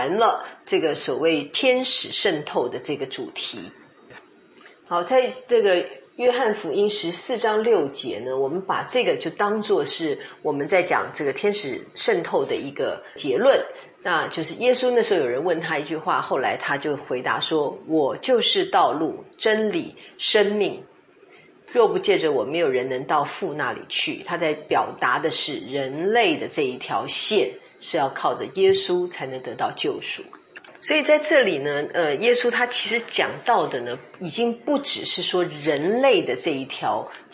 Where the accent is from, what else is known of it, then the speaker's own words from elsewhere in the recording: China; 其实他相信是会对我们中国人有很大的混淆的问题。